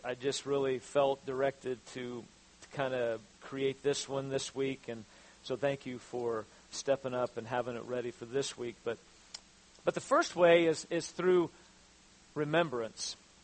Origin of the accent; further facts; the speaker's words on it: Abingdon, Illinois, United States; And so yesterday I'm walking around my hometown, and so me and Gunner, I took him, he gets kind of tired of the paths I take him on around here, so I was like, okay, dude, we almost walked the whole town of Abingdon